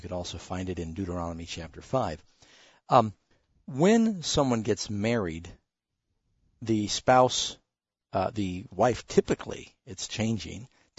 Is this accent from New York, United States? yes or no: yes; New York City, New York, United States; And I saw a lot of pigeons there, but, of course, I grew up in Manhattan.